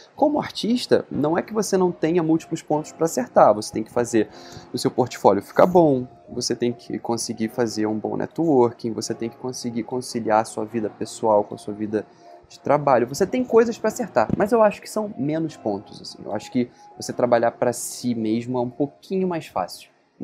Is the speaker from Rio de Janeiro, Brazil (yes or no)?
yes; Rio de Janeiro, Brazil; eu cresci na Costa Verde do Rio de Janeiro, então eu sempre fui muito ligado ao mar